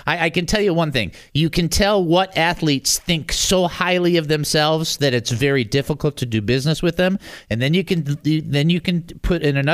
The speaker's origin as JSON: {"language": "English", "town": "Detroit", "region": "Michigan", "country": "United States", "said": "I'm from Detroit. I've been out here a while, but I'm still from Detroit."}